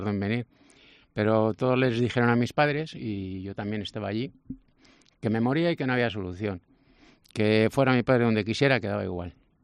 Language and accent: Spanish; Cojeces del Monte, Castile and León, Spain; born there; Bueno, yo nací en Cojeces del Monte.